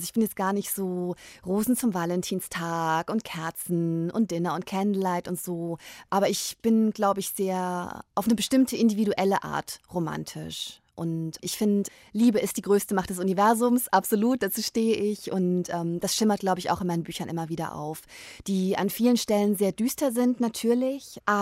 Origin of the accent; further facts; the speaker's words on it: Thuringia, Germany; Also ich bin tatsächlich nicht in Jena aufgewachsen, sondern habe die ersten 8 Jahre meines Lebens in einem kleinen Dorf in der Nähe von Jena verbracht.